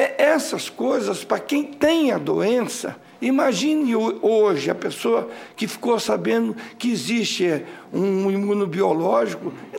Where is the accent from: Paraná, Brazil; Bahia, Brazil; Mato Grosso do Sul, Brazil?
Mato Grosso do Sul, Brazil; eu sou do Mato Grosso do Sul